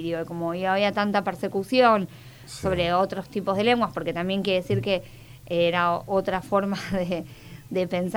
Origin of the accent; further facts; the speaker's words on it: Buenos Aires, Argentina; Bueno, en Buenos Aires, digo, marcamos mucho la Y, ¿no?